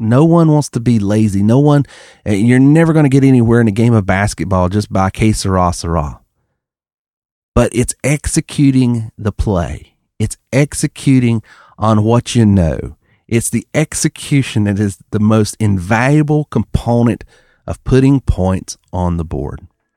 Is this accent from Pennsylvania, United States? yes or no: no; North Carolina, United States; growing up in North Carolina in the 80s, late 70s and 80s, was the time to understand